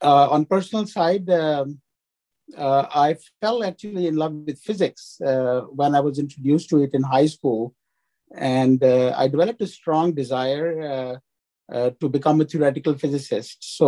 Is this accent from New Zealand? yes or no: no; Lahore, Punjab, Pakistan; I was born and raised in Pakistan. City. It is a fairly big city. It's Lahore, with the population now currently between 10 and 15 million people. I grew up in a typical middle class family.